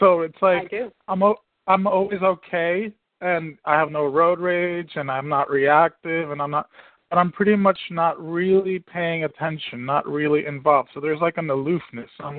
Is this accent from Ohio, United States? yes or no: no; New Jersey, United States; from New Jersey.